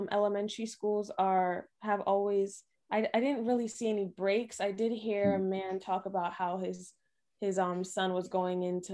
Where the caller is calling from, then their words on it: Westchester, New York, United States; I'm 19 years old and I'm reporting from New York, particularly Westchester, New York.